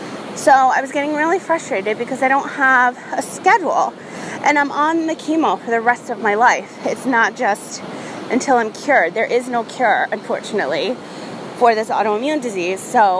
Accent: Rhode Island, United States; But there's nothing better than being on the ocean. I grew up on the ocean. I'm from Rhode Island.

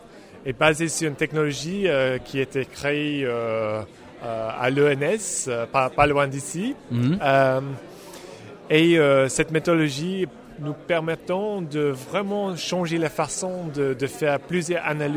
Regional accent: England, United Kingdom; French is a second language; Je suis anglais.

